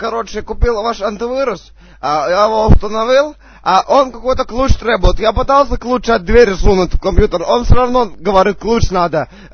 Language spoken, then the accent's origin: Russian; Azerbaijan; Russian is a second language; now in Moscow, Russia; Азербайджанский, я из Азербайджана приехал … в России, поэтому русский язык я не хорошо, плохо понимаю